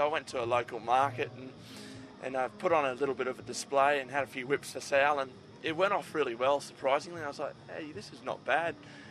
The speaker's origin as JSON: {"language": "English", "town": "Greenbushes", "region": "Western Australia", "country": "Australia", "also_born_or_lived": "Nimboida", "said": "I'm definitely originally from West Australia, a little country town called Greenbushes. Then I lived in Nimboida in northern New South Wales for a few years. And at the moment, I'm up in the Northern Territory most of the time."}